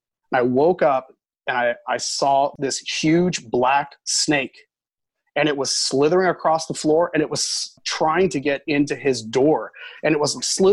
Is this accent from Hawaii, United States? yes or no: yes; Kailua, Hawaii, United States; also born or lived in Seattle / New York / Chicago / Utah; now in Naples, United States; I've been in Florida for the better part of 20 years now, but I was born and raised in Hawaii.